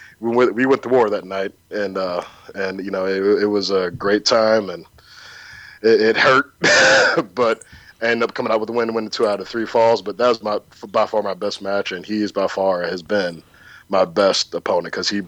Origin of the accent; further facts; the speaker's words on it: St. Louis, Missouri, United States; I'm from St. Louis area, born and raised.